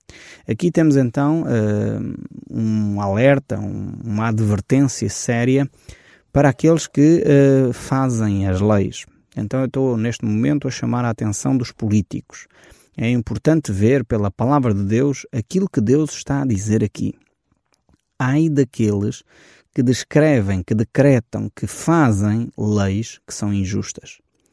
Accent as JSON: {"language": "Portuguese", "country": "Portugal", "said": "Porque é que nós, como portugueses, não podemos ter todos os mesmos direitos"}